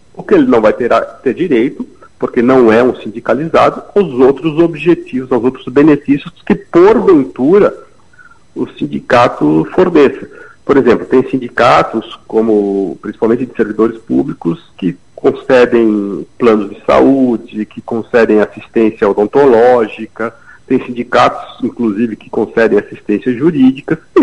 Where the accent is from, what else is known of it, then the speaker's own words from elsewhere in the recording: Brasília, Federal District, Brazil; Eu que sou de Brasília